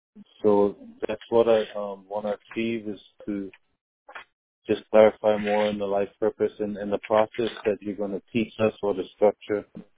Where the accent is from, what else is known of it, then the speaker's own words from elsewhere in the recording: Honolulu, Hawaii, United States; Okay, I'm from Honolulu, Hawaii, born and raised here in Honolulu.